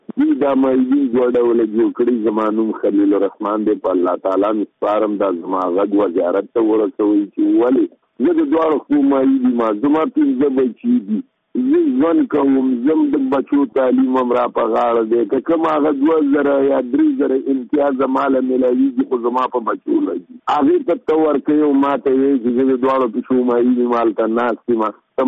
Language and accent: Pashto; Nangarhar, Afghanistan; زه د ننګرهار ولایت یم